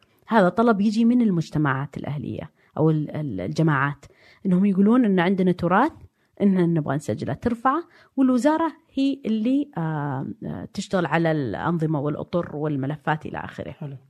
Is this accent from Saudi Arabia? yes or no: yes; Diriyah, Riyadh Province, Saudi Arabia; born there; also born or lived in Jeddah / London; أنا ولدت في الدرعية في بيت طيني، وبعدين سجلوني إني انولدت في الرياض، تعرف يعني مولودة عام 71، فتتخيل الوضع. عمري 3 سنوات رحنا لجدة في غربة